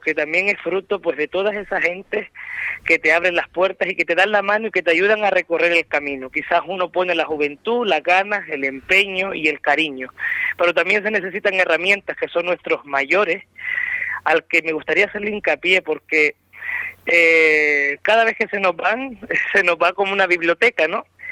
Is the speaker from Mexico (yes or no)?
no; Canary Islands, Spain; todo lo que nos define como canarios.